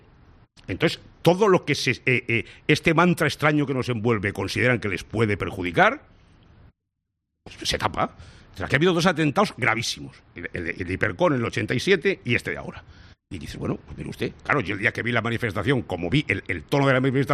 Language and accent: Spanish; Barcelona, Catalonia, Spain; born there; En Barcelona.